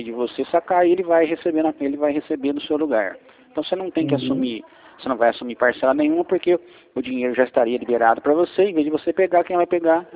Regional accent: São Paulo, Brazil; Sou do interior aqui. Sou de São Paulo também, mas aqui mais para perto de Campinas aqui.

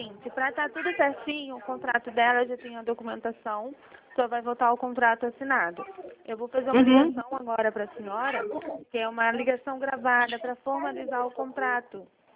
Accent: Campo Grande, Brazil; Aí eu devo chegar em torno de umas 10h30, mais ou menos. Porque eu sou de Campo Grande.

